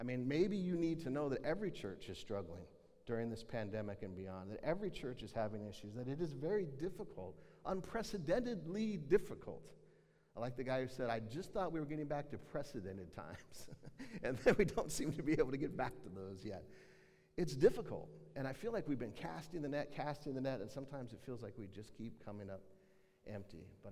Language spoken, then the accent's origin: English; Colorado, United States; I grew up in Colorado, and there's great places to fish in Colorado.